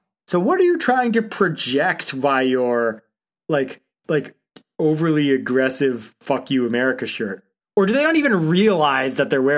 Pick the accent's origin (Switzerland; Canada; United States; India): Canada; is that just me looking at it as a Canadian and saying that is weird?